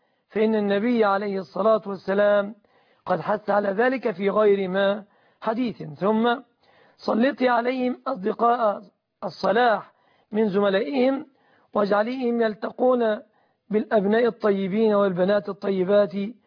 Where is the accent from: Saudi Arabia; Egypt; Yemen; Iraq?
Egypt